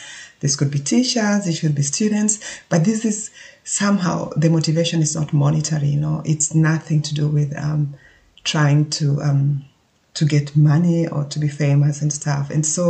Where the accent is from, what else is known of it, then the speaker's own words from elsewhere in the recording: Kenya; now in Germany; I was born and brought up in Kenya. So even though I can now vote in Germany, my home country, I was born in Kenya.